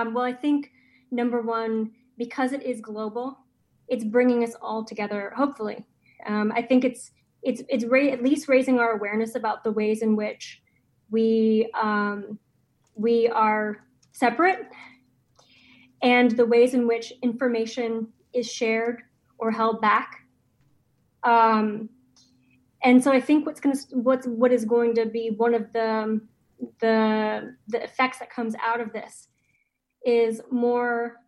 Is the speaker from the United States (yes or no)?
yes; St. Louis, Missouri, United States; now in Nashville, United States; I'm actually from St. Louis originally, but I lived in Nashville for a long time.